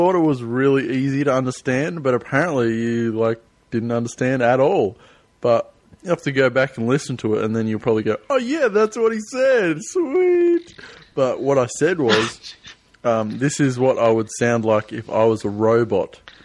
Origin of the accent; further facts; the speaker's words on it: Australia; I bags all of Australia. That's mine. … from Australia.